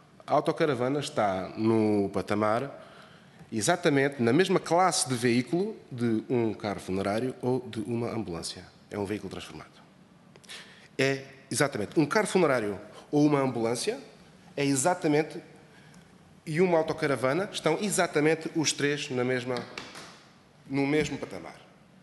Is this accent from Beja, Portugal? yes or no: yes; Odemira, Beja, Portugal; Eu quando era miúdo na minha aldeia, sou alentejano, Conselho de Odmira